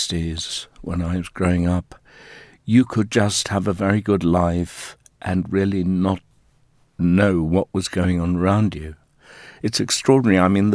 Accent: South Africa; I had to come out not only as gay, but as white South African

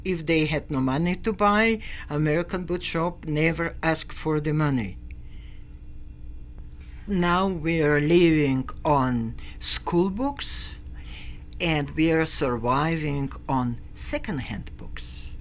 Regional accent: Germany; English is a second language; now in Caracas, Venezuela; I'm coming from Germany.

